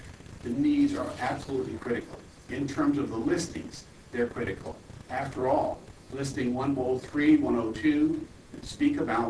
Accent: Fairbanks, Alaska, United States; Good morning. … from Fairbanks.

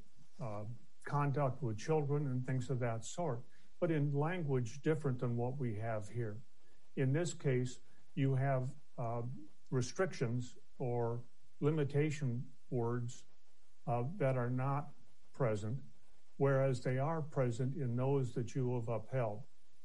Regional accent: Phoenix, Arizona, United States; I'm a lawyer from Phoenix, Arizona

